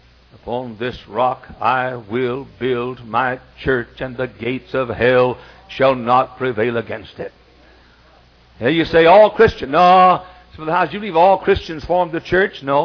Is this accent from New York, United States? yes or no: no; Dallas, Texas, United States; I can remember when I was a little boy growing up in Fernwood Baptist Church in Dallas, Texas, church where I was saved